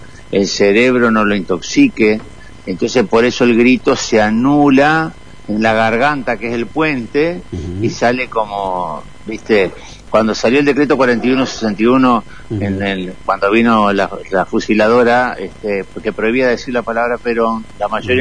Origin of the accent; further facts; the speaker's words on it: Santa Fe, Argentina; now in Buenos Aires, Argentina; Yo soy santafesino, cómico, sabalero y peronista.